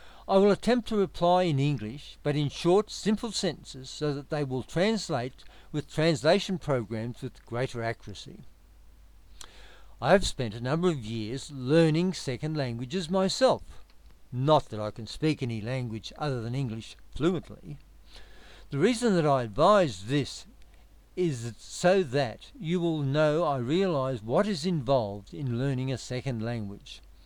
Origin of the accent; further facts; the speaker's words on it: Australia; I am Australian.